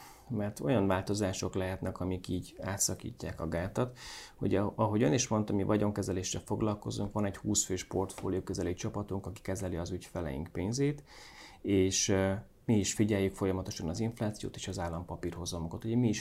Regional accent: Hajdú-Bihar, Hungary; Én Hajdúbiharból származom

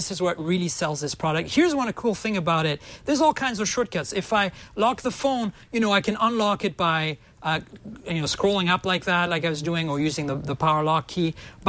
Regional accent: Canada; Well, I'm both French and I'm Canadian. It's complicated

